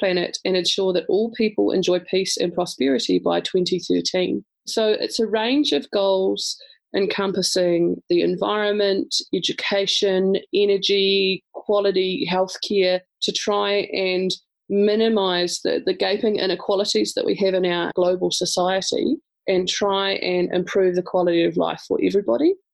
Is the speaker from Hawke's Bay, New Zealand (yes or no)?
no; Christchurch, Canterbury, New Zealand; Growing up in Christchurch, my family had a crib or a holiday home at the Rakaia River. So Ko Rakaia te awa, the Rakaia is my river.